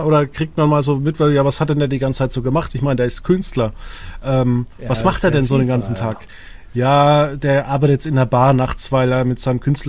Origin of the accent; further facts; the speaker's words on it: Würzburg, Bavaria, Germany; Also ich komme ja aus Würzburg